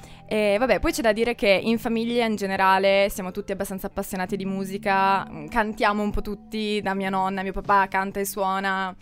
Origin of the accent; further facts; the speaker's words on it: Turin, Piedmont, Italy; Sì, sono di Torino, zona Santa Rita